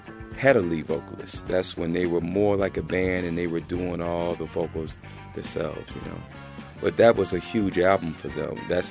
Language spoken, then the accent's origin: English; Lackawanna, New York, United States; This is from my hometown. I mean, for me to look out and see people from my hometown, Lackawanna, people I know from Buffalo